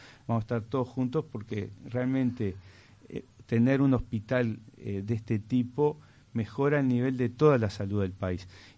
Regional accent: Uruguay; como uruguayos podemos

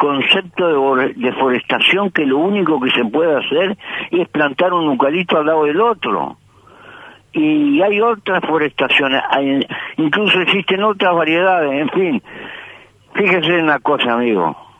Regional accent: Uruguay; el dilema que tenemos como uruguayos.

